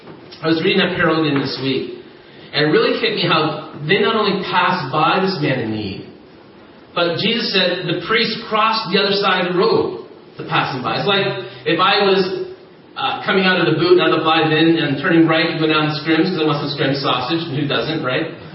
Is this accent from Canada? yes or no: yes; Ontario, Canada; So we grew up in Ontario, snow belt. I live in a little community called Blythe.